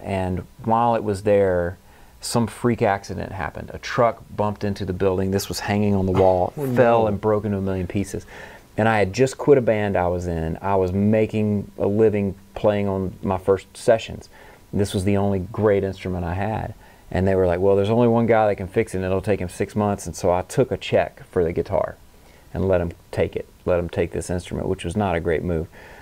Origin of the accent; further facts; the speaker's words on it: Mississippi, United States; I grew up in North Mississippi, about a five-hour drive from Nashville